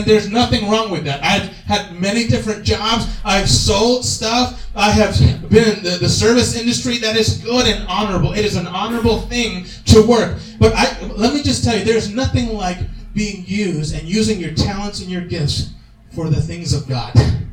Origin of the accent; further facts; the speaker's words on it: Puerto Rico; When I was a kid growing up in Puerto Rico, I love Puerto Rico.